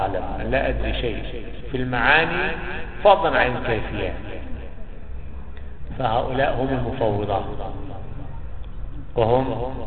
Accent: Egypt; عندنا في مصر

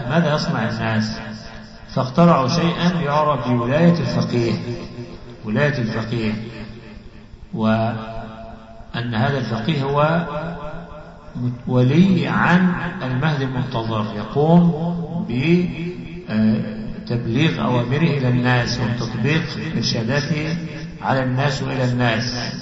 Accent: Egypt; كما حصل عندنا في مصر وكما حصل في البلدان حولنا

